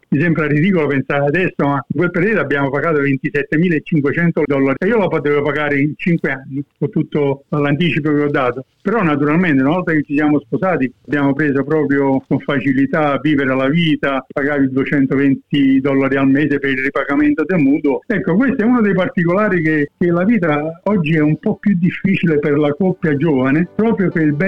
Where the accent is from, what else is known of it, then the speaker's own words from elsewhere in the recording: Naples, Campania, Italy; crescendo a Napoli negli anni 50, io sono del 52, quando andavo alle elementari, per cui ho cominciato alle elementari come tutti a 5 anni, alla fine degli anni 50, noi in classe parlavamo ancora il dialetto, io e i miei amici